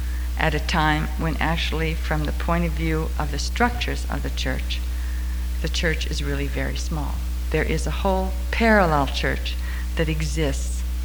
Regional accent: Midwest, United States; I grew up myself on the Midwestern plains, and so I sort of always had, we always had a big garden

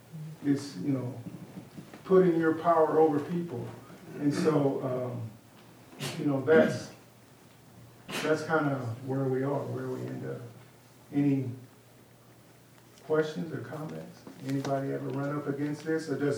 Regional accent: Kansas City, Missouri, United States; I grew up in Kansas City, and there was a park called Swope Park, and the park years ago was segregated.

